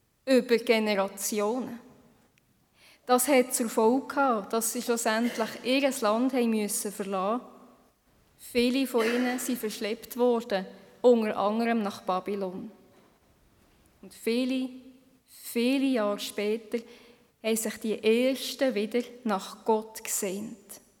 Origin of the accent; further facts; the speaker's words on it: Switzerland; Auch wir als Schweizer Volk haben durch das Jahr eine so manche Gelegenheit